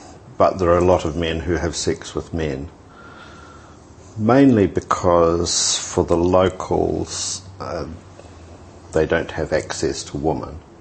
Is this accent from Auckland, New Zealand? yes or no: yes; Newmarket, Auckland, New Zealand; born there; I was born in Newmarket, so I haven't come far because I still live in Newmarket. Yeah. But I have lived overseas in Thailand for a year, and I worked in the United Arab Emirates for 5 years.